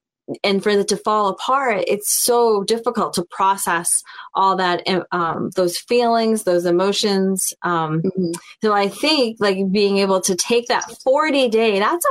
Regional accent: New England, United States; I was telling Erin before we went live, like, you know, I'm from New England. We don't say anything right.

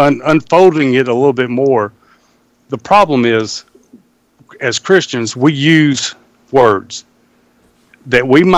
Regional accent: the South, United States; Growing up in the South, and I was saved in 2010

